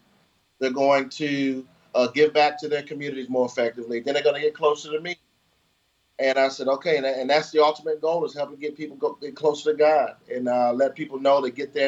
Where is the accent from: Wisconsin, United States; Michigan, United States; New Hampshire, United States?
Michigan, United States; Detroit; I grew up in Detroit, so Somerset Mall is one of the more highfalutin malls.